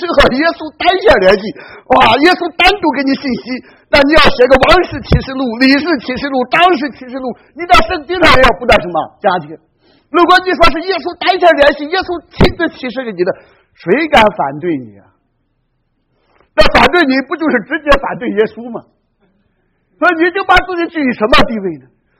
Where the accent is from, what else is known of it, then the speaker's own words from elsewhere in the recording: China; 我们中国人就称之为行尸走肉